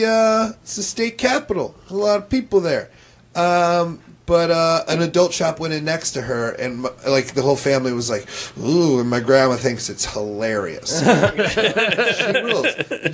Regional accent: Iowa, United States; Even I'm from Iowa, and I'm like, gross.

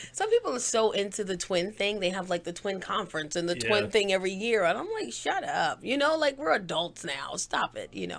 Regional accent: Bronx, New York, United States; now in Los Angeles, United States; I did, right in the South Bronx. Yes, I grew up in the Bronx.

